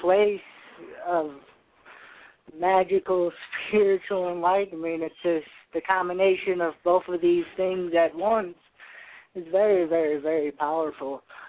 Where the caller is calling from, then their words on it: Mount Shasta, California, United States; I'm calling from Mount Shasta, California.